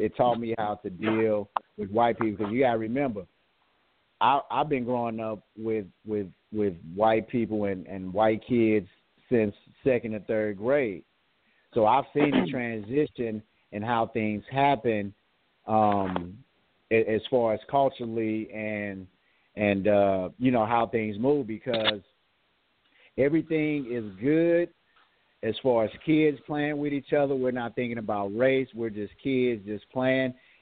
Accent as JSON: {"language": "English", "town": "St. Louis", "region": "Missouri", "country": "United States", "tie": "born or raised there", "said": "as a Black man in America and growing up in St. Louis, like there's different, a lot of different traps that are set up"}